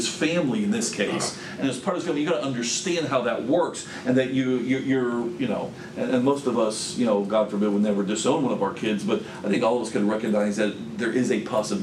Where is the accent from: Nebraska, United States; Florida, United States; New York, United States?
Florida, United States; now in Texas, United States; I'm from Florida. You know, what literally brought me to Texas? Preaching.